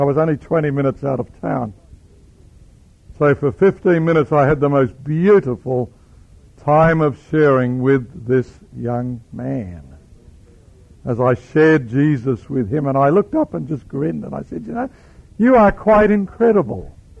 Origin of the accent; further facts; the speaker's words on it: Australia; I said, no, I confess I'm not. I'm an Australian.